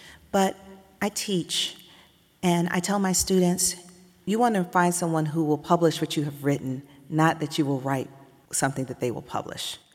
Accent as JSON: {"language": "English", "town": "Atlanta", "region": "Georgia", "country": "United States", "tie": "born or raised there", "said": "She was reared in a small town in Louisiana where my dad is from, and I grew up in Atlanta, and I didn't really know her."}